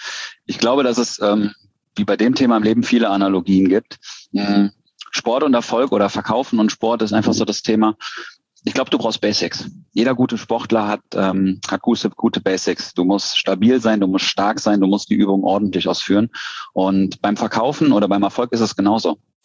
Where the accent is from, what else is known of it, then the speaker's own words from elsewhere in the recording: Cologne, North Rhine-Westphalia, Germany; Ich komme aus Köln, bin fast verheiratet, habe zwei kleine Mädels zu Hause.